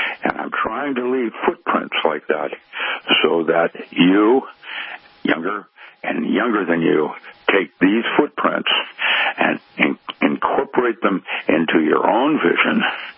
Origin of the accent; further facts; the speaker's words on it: Seattle, Washington, United States; I was part, when I grew up in Seattle, I was part of Growing Family.